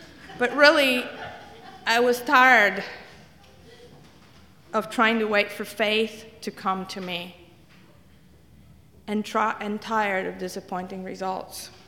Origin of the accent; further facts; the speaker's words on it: Italy; English is a second language; I'm from Italy. They hold nothing back.